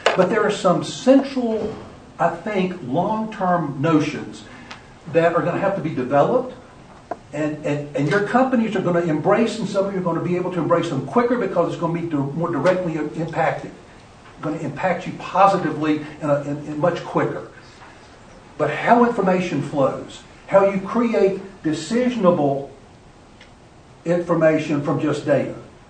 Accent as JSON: {"language": "English", "region": "South Carolina", "country": "United States", "said": "I'm from South Carolina, so I got to see, and I've been there for a number of years"}